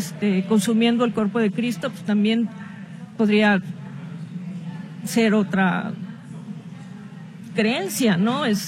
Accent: Veracruz, Mexico; soy de Veracruz

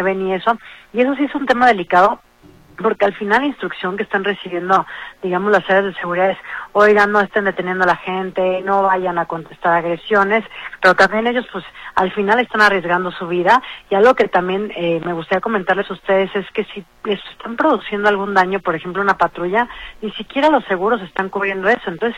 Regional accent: Mexico; que nos emocionemos como mexicanos que somos

